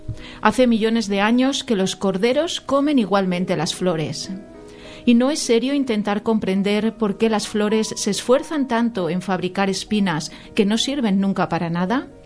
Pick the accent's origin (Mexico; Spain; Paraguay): Spain; Zamora, Castile and León; Nací en Zamora, pues exactamente hace 55 años y medio, más o menos.